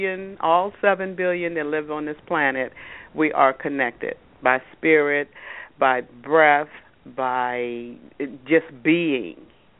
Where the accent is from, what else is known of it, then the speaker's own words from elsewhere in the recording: Washington, District of Columbia, United States; born there; also born or lived in Lewisburg, North Carolina; I was conceived in Lewisburg, North Carolina, and I was born in Washington, D.C., the District of Columbia.